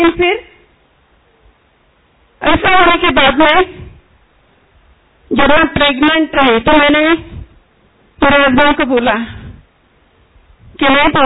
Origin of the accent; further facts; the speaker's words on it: India; first language Marathi; Hindi is a second language; मेरी लैंग्वेज मराठी